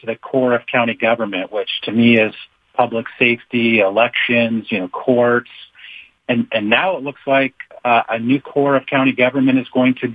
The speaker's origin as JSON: {"language": "English", "town": "Everett", "region": "Washington", "country": "United States", "tie": "born or raised there", "said": "We know the county council member who represents the community I grew up in Everett"}